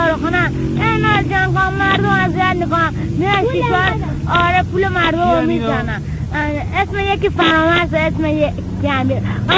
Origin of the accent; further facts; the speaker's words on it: Herat, Afghanistan; now in Iran; من هراتی.